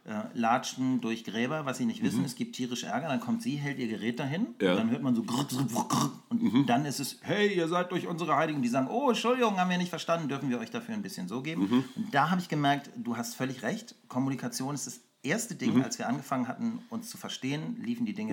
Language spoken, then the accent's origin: German; Otterndorf, Lower Saxony, Germany; now in Berlin, Germany; geboren in Otterndorf an der Nordsee, im Herzen immer noch Norddeutscher, vor Mauerfall nach Berlin gekommen